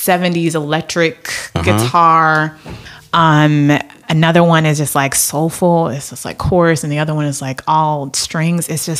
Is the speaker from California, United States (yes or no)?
yes; Oakland, California, United States; Again, like, I'm from Oakland.